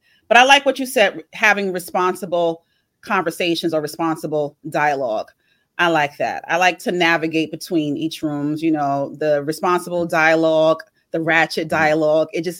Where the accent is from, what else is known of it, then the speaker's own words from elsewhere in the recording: Brooklyn, New York, United States; we both grew up in New York City. You're from Hollis. I'm from Queens. I mean, from Brooklyn. No, I didn't just say I'm from Queens. I'm from Brooklyn.